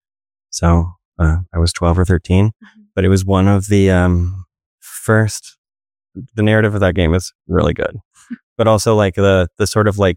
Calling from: Bethlehem, Pennsylvania, United States; I'm coming from the Lehigh Valley, which is

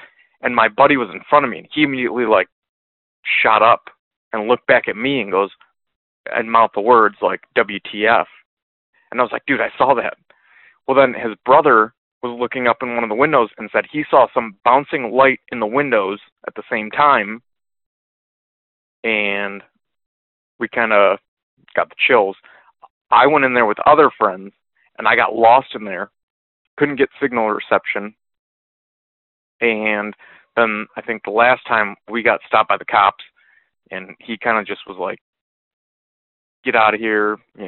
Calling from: Michigan, United States; I am calling from Michigan.

